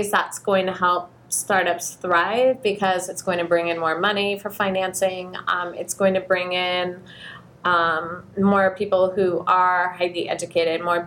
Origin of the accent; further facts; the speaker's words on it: Portland, Oregon, United States; One of the things, I grew up in Portland. I've moved away several times, but this is my city. This is my home.